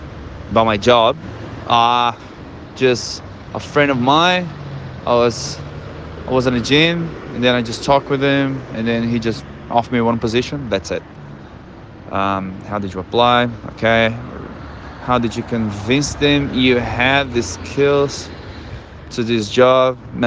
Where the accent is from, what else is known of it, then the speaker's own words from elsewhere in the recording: Brazil; English is a second language; I would love if I could work in the things that I used to study in Brazil, in my hometown, did in my hometown as a civil engineer.